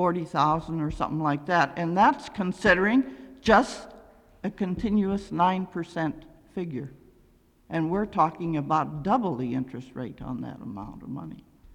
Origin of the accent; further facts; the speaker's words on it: Nenana, Alaska, United States; I'm a member of Togatilli Corporation and Doyon. I was born and raised here in Nenana